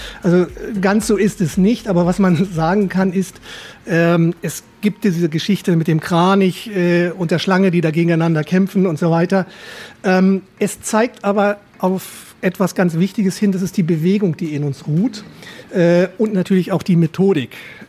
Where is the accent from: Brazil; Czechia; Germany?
Germany; Lübeck, Schleswig-Holstein; born there; ich bin ein Nordlicht, ich bin in Lübeck geboren